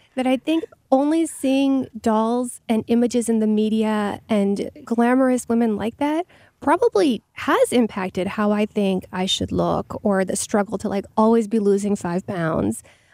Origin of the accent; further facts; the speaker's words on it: Texas, United States; I grew up in Texas